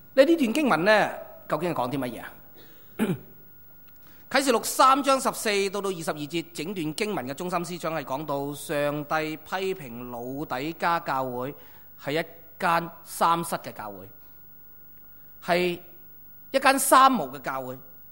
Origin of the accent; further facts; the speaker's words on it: Hong Kong; 我们香港人很注重的就是追求卓越